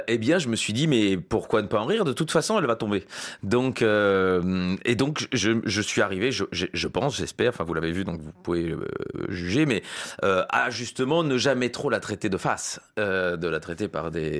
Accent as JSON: {"language": "French", "town": "Brussels", "region": "Brussels-Capital Region", "country": "Belgium", "tie": "born or raised there", "said": "quand j'étais gamin, j'étais à Bruxelles"}